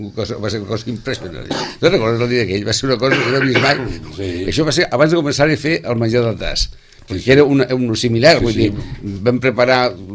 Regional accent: Sitges, Catalonia, Spain; born there; jo vaig néixer a Terramar i jo el terreno aquell el conec molt.

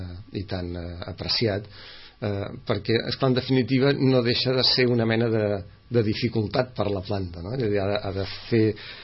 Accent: Barcelona, Catalonia, Spain; now in Sitges, Spain; Jo que vaig a treballar a Barcelona i que som barceloní

